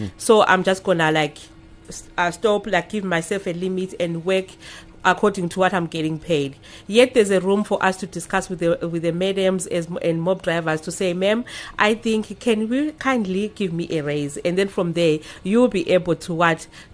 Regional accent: Zimbabwe; now in South Africa; was born and raised in Zimbabwe. I started this mop driving when I was 16. In Zimbabwe, and then I came here in South Africa in 2009.

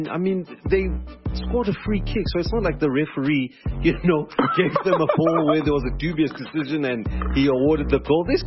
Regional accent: South Africa; I mean, as a South African, this is our biggest game

